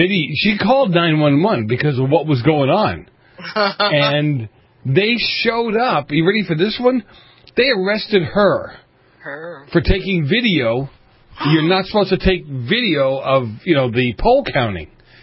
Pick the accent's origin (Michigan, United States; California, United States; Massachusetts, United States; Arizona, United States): Massachusetts, United States; Boston; It's funny because, again, growing up in Boston, remember as a kid how some of this stuff went down.